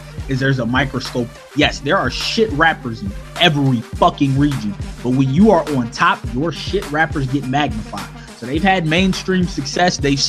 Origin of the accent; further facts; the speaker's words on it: Ohio, United States; and I'm from Ohio, like we were listening to that shit in like 7th, 8th grade.